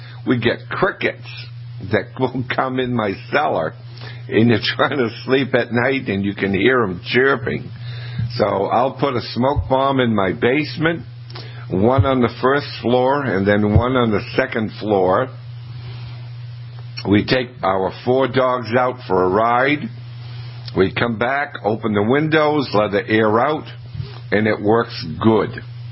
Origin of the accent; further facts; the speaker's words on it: Maine, United States; And we're doing that with Johnny Select Seeds from Albion, Maine, my home state.